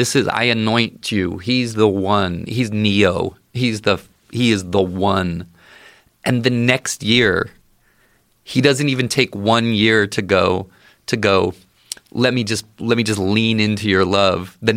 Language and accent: English; Baltimore, Maryland, United States; Because I grew up in the Baltimore area. He was on DC radio. He was on DC 101.